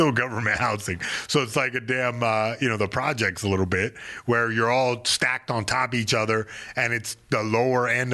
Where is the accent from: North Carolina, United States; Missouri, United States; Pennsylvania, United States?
North Carolina, United States; Fayetteville; Yeah, now I made peace where I came from Fayetteville, North Carolina.